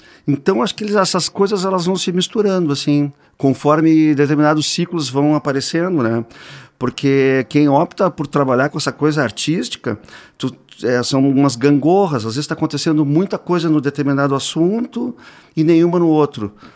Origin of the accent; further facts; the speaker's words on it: Rio Grande, Rio Grande do Sul, Brazil; born there; Eu sou natural de Rio Grande.